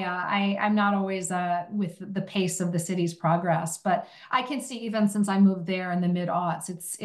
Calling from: New York, United States; We are in New York.

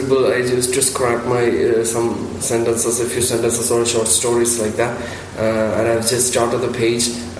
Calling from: India; English is a second language; Hello, Luke. … I'm talking from India.

